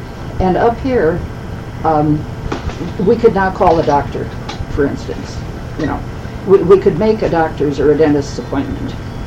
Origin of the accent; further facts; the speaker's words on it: Minneapolis, Minnesota, United States; Well, look at me. I grew up in Minneapolis. You know, this was totally different.